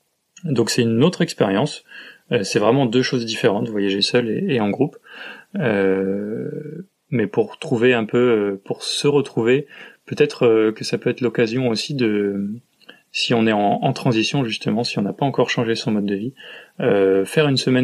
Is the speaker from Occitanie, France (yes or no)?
no; Poitiers, Nouvelle-Aquitaine, France; born there; also born or lived in Paris / Nantes; parce que moi, je suis plutôt citadin à l'origine. Je suis né à Poitiers, j'ai vécu à Paris, j'ai vécu à Nantes, qui sont des grandes villes.